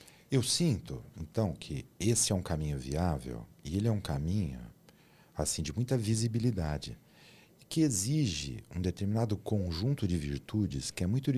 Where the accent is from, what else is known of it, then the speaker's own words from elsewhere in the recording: Santo André, São Paulo, Brazil; morava sozinha, voltar a morar lá com os meus pais em Santo André, que é onde eu cresci, né? Aqui do lado de São Paulo.